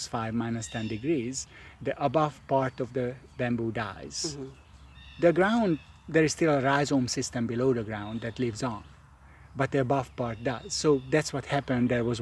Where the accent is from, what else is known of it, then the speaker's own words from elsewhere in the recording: Hungary; I'm from Hungary originally.